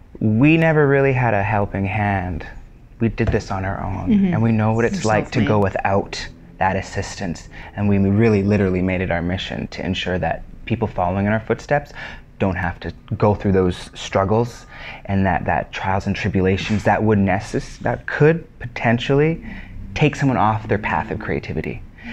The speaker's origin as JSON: {"language": "English", "country": "Canada", "said": "I am the Canadian … tribute impersonator"}